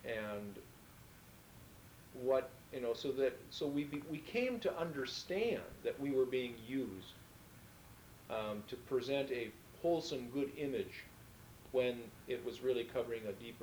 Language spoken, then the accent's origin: English; United States; Being an American, I knew that they were naive in a sense of how good we were